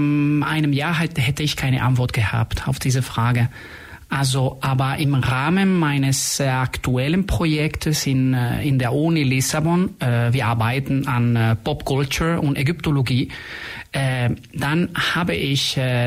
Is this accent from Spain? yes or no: yes; Spain; German is a second language; moved away as an adult; also born or lived in France; also ich bin Spanier. Aber seitdem ich 21 Jahre alt war, habe ich nicht mehr in Spanien gewohnt